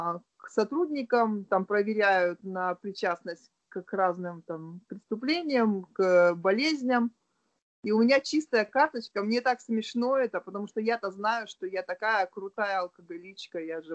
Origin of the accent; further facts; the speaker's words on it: Irkutsk, Irkutsk Oblast, Russia; now in Krasnodar, Russia; Я родом из Иркутска, сейчас живу в Краснодаре.